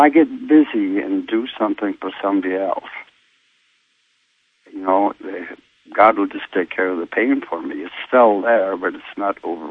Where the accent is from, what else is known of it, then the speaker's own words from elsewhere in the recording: Scotland, United Kingdom; born there; I was born in Scotland